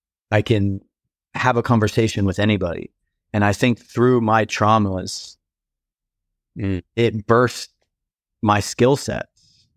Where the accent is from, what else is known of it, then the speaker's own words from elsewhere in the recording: Tampa, Florida, United States; also born or lived in Germany; Yeah. I'm from Tampa, Florida. I was born in Germany.